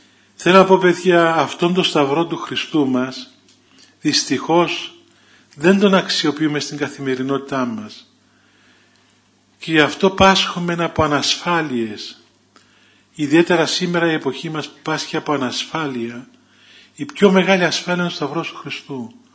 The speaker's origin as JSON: {"language": "Greek", "town": "Thessaloniki", "region": "Central Macedonia", "country": "Greece", "said": "είμαι από την Ελλάδα, από τη Θεσσαλονίκη."}